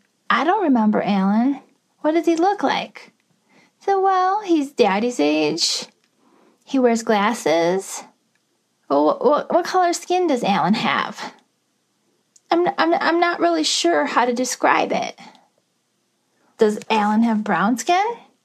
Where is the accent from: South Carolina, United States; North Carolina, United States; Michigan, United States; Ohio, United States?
Michigan, United States; Detroit; I'm from Detroit, Michigan.